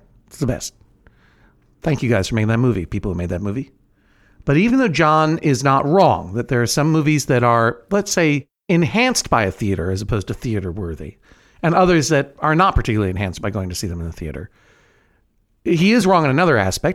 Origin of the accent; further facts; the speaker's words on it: Brookline, Massachusetts, United States; Oh, it's a movie theater that in Brookline, my hometown, which is in New England, a region of the Northeast United States.